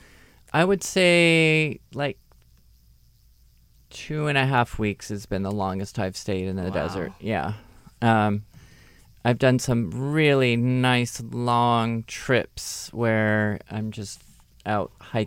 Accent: Long Beach, California, United States; now in Pasadena, United States; I grew up in Long Beach. I've lived in urban areas, suburban areas. I live in Pasadena now all my life

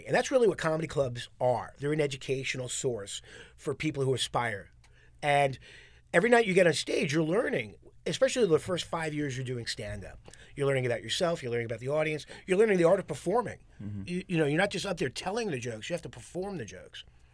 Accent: New York, United States; And I was a little kid. Growing up in New York, to make adults laugh, I knew that was like a feather in my cap.

